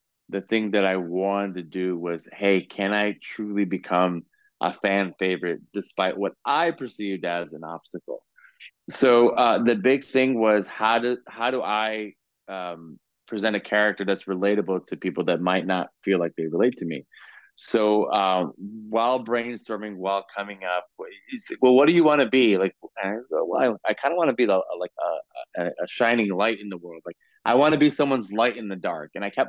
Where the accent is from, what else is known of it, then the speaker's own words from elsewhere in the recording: United States; growing up in America … wasn't warmly received.